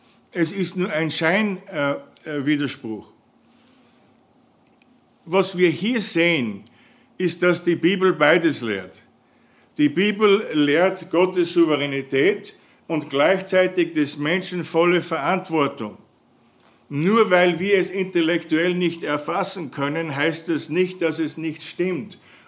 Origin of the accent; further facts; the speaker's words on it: Austria; da sind wir Österreicher noch ein bisschen unangenehmer.